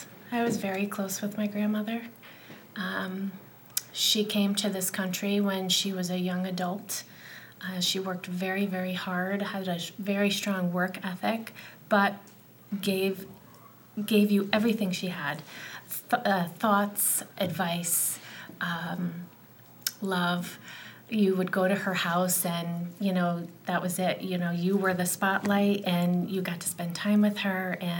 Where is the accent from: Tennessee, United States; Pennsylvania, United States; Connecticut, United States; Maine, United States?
Connecticut, United States; North Haven; I grew up in the town next door in North Haven, Connecticut. Spent my entire, pretty much my entire life there. My parents still live there, so it's still home for me.